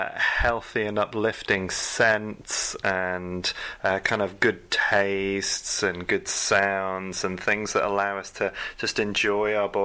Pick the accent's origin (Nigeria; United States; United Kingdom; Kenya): United Kingdom; England; I mean, as an Englishman, that takes right back to, you know, British stiff upper lip.